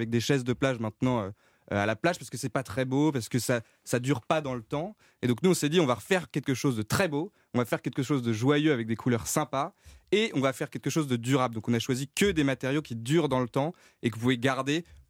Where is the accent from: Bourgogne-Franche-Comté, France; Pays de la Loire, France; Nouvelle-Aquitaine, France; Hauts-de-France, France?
Pays de la Loire, France; Nantes; Et nous, on est originaire de Nantes